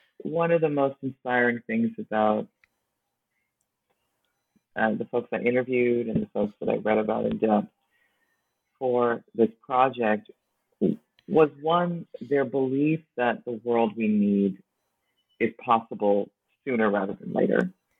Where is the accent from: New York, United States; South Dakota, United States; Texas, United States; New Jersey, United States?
New York, United States; Brooklyn; growing up in Brooklyn, it's like folks were African, folks were Caribbean, folks were Latinx, folks were African-American.